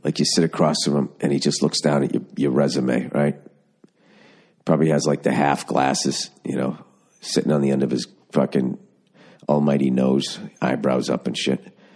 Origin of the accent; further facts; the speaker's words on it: United States; I'm an American.